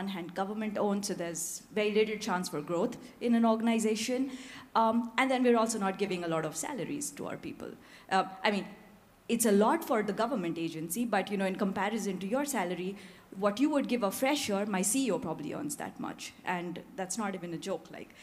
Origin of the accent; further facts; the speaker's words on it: Frankfurt, Hesse, Germany; I come from Frankfurt, and we're all from Frankfurt